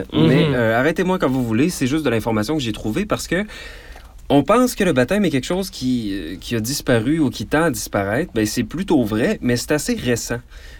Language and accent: French; Quebec, Canada; Les autres, en tant que Québécois, on peut les connaître